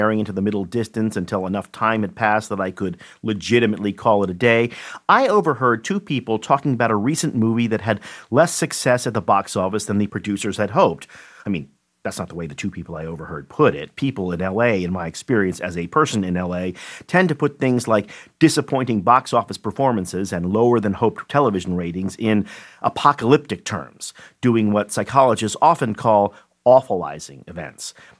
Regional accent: New York City, New York, United States; and a lot of being a New Yorker is wrapped up in sitting or looking for a place to sit

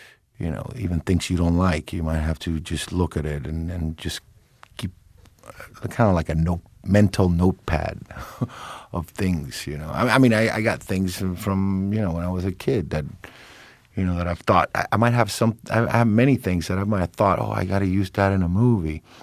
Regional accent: Puerto Rico; growing up in Puerto Rico, I grew up around a time that it was really interesting because it was the early 70s

